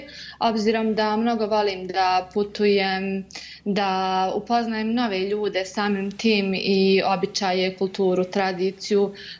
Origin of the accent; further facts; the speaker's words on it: Sarajevo, Federation of Bosnia and Herzegovina, Bosnia & Herzegovina; Rođena sam i odrasla u Sarajevu, te tu sam napravila svoje prve korake.